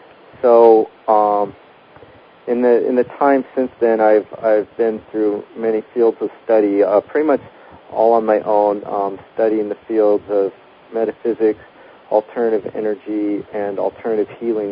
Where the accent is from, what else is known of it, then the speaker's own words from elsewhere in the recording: Berkeley, California, United States; moved away as an adult; also born or lived in Walnut Creek, United States; Well, I was born in 1963 in Walnut Creek, California. That's in the Bay Area near San Francisco. I grew up in Berkeley, California, and had a good childhood. Came up to Oregon to go to Oregon State University